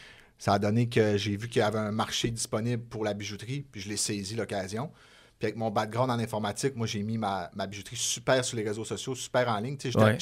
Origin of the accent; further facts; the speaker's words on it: La Terrière, Quebec, Canada; Je viens du Saguenay, je suis né à La Terrière.